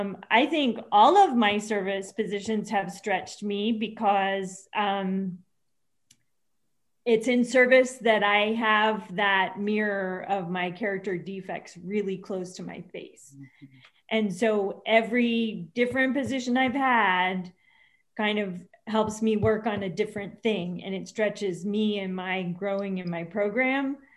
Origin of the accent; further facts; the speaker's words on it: Tucson, Arizona, United States; I'm from Tucson.